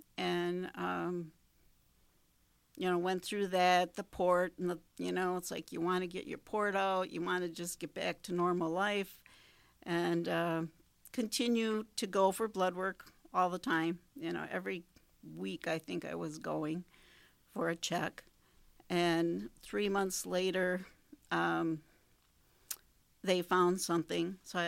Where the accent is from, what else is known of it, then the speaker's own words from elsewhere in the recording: Kenosha, Wisconsin, United States; I'm from Kenosha, born and raised.